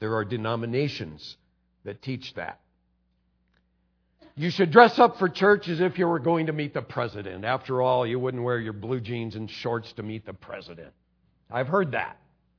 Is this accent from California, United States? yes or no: yes; California, United States; So, you know, I was from California.